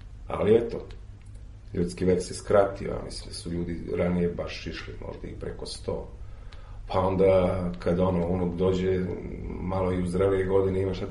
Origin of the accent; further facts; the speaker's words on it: Niš, Nišava District, Serbia; dolazim iz Niša